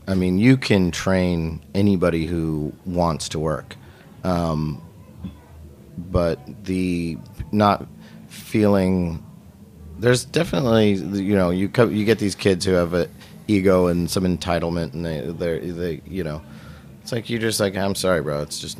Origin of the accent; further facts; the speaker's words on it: California, United States; I grew up in Northern California.